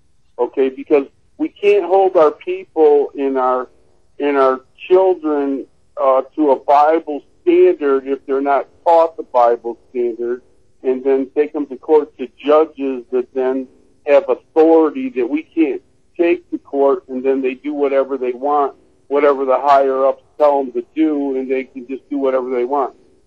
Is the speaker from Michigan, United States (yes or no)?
yes; Rochester, Michigan, United States; now in Fenton, United States; I'm originally from Rochester, but I'm living up in Fenton for the time being.